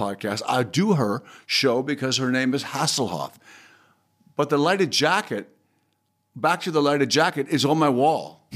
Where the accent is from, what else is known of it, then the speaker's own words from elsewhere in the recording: Wales, United Kingdom; and I'm from Wales.